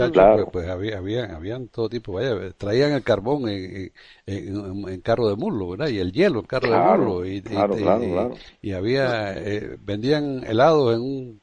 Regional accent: Cuba; moved away; a partir del 50, 59, el 60, que yo me fui de Cuba

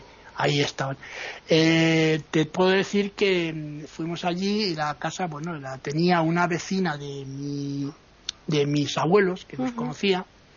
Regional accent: Madrid, Community of Madrid, Spain; born there; Por eso yo nací en Madrid, ¿no? Y también porque mi madre conoció aquí a mi padre, que era madrileño. Yo tengo, por parte de mi padre, 7 generaciones de madrileños mezclados.

